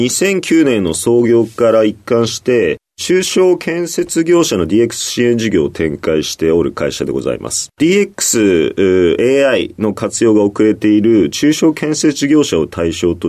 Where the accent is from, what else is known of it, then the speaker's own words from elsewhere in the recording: Nerima, Tokyo, Japan; 出身は東京都の練馬区になります。